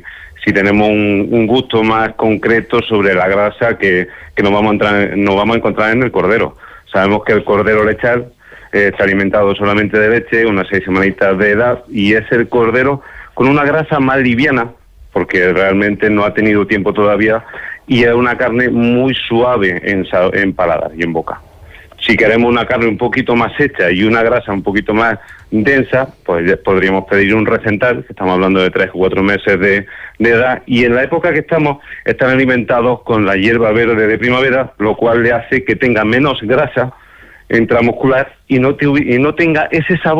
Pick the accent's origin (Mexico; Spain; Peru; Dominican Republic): Spain; En España tenemos razas, vamos, tostanas como la manchega, como la churra o como la sigureña, de la parte donde provengo yo